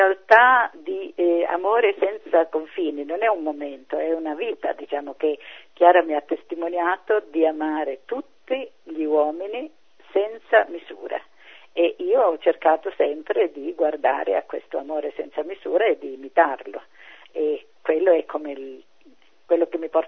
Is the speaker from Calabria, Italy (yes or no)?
yes; Calabria, Italy; Io che sono calabrese